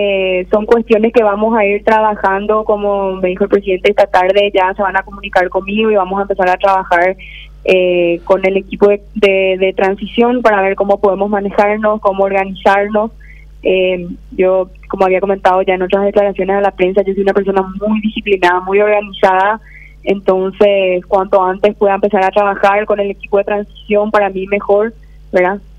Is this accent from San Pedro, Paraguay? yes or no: no; Capitán Meza, Itapúa, Paraguay; Yo nací en Juvenau, sí. Colonias Unidas. Viví, me crié, me malcrié, como se dice, en Capitán Mesa. A los 14 años me mudé a Asunción. Y bueno, terminé la facultad y de ahí volví a Capitán Mesa